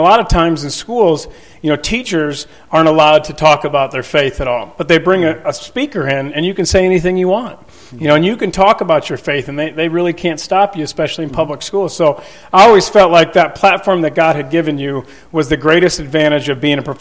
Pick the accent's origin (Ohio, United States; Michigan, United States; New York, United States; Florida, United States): Florida, United States; I played soccer growing up all the way up until I was 18. Then I grew up in Florida, and so soccer was a winter sport in Florida.